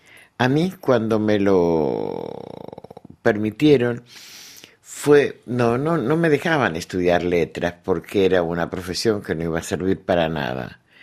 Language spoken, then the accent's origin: Spanish; Argentina; cuando era pequeña, chica, como decíamos en Argentina